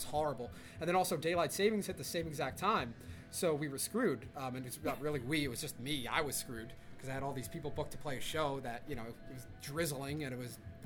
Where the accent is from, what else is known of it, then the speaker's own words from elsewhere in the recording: Kings Park, New York, United States; No, I'm not. I'm from Kings Park, Long Island.